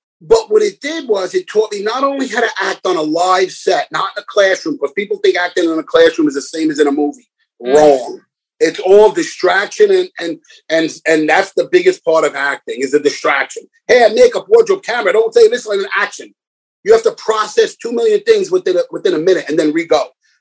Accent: Bronx, New York, United States; So when I was a young kid, you know, growing up in the Bronx, like, my father was killed when I was like 3 or 4 years old.

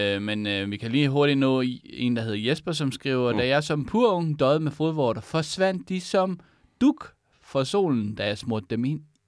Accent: Løsning, Central Denmark Region, Denmark; Jeg er vokset op i Løsning, ikke så langt fra Horsens.

